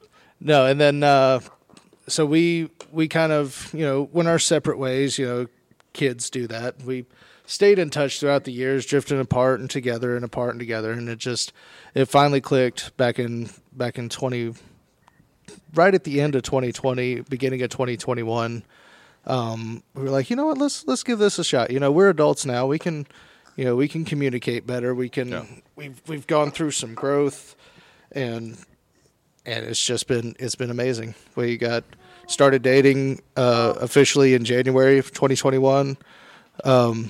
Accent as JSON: {"language": "English", "town": "Tuscaloosa", "region": "Alabama", "country": "United States", "said": "No, originally from Tuscaloosa and the Tuscaloosa area."}